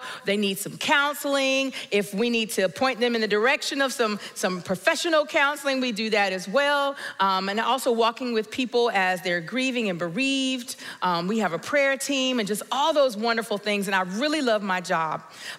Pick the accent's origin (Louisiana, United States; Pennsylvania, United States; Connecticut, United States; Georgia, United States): Georgia, United States; Augusta; now in Atlanta, United States; I am from the Metro Atlanta area. Grew up in Georgia. I'm a peach through and through. From Augusta, Georgia originally. So if you know anything about the Masters, that's where I'm from.